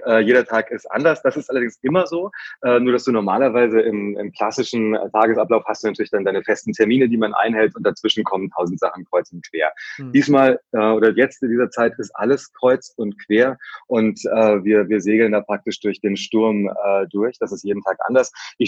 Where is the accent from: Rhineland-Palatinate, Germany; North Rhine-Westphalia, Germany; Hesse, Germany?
Hesse, Germany; Herborn; Ich bin ganz normal in Herborn aufgewachsen, das ist am Fuße des Westerwaldes im Mittelhessischen.